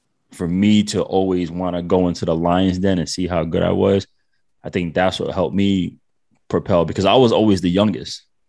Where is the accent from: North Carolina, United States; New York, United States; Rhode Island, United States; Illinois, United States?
Rhode Island, United States; I'm from Rhode Island and nobody gonna come see me here.